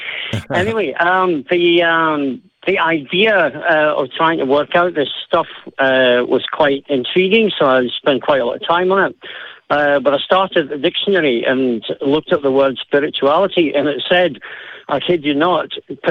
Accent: Scotland, United Kingdom; first language English; now in Norway; That's right. I'm Scots, so my mother tongue is English.

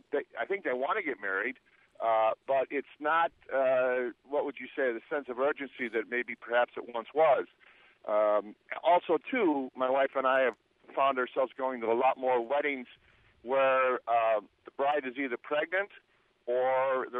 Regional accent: Chicago, Illinois, United States; I'm in my 50s. I was the youngest of four, growing up in Chicago, and my parents, they had their troubles.

